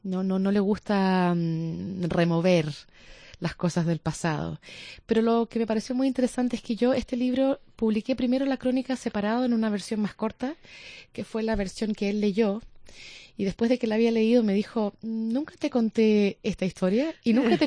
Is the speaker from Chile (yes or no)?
yes; Chile; Mi padre es un chileno común y corriente y yo soy una chilena común y corriente